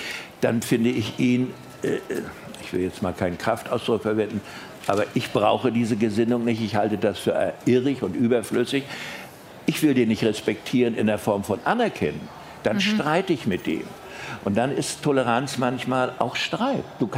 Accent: Mecklenburg-Vorpommern, Germany; wie ich als Mecklenburger, also mit meiner Herkunft von Bratkartoffeln und Hering, dann plötzlich in Berlin-Kreuzberg auf die Dönerbuden stoße

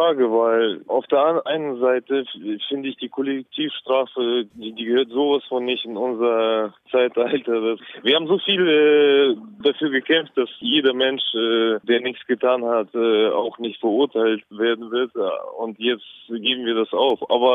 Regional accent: Russia; Und das ist bei uns in Russland noch nicht das Thema.

